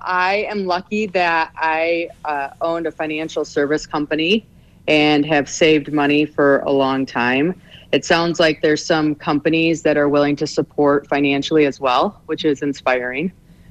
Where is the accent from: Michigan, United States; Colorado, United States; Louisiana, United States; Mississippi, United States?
Michigan, United States; now in Park City, United States; No, actually, I grew up in Michigan. I moved to Park City, Utah in 2015.